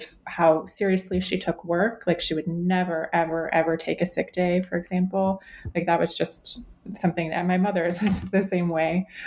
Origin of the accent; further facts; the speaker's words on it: Cleveland, Ohio, United States; So I grew up in Cleveland, Ohio. It was the place that my grandmother and mother had come to after leaving the Soviet Union in the late 1960s. I grew up kind of on the fringes of the Ukrainian diaspora.